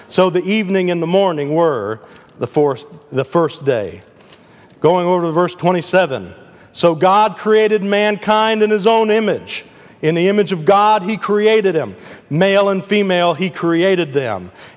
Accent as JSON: {"language": "English", "region": "Michigan", "country": "United States", "said": "I don't know where anything is. I'm from Michigan."}